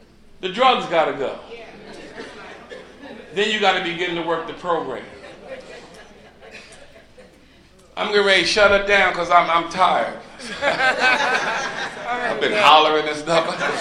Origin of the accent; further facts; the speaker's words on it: Philadelphia, Pennsylvania, United States; Listen, I'm a bum from North Philly.